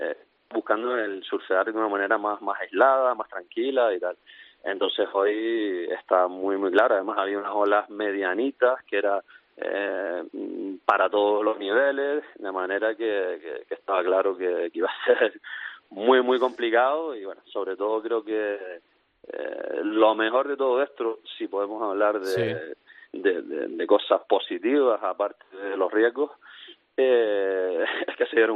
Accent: Las Palmas de Gran Canaria, Canary Islands, Spain; Somos de Las Palmas de Gran Canaria.

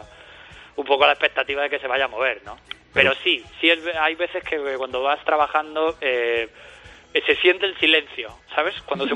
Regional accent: Madrid, Community of Madrid, Spain; born there; yo nací en La Paz ahí, enfrente de la ciudad deportiva

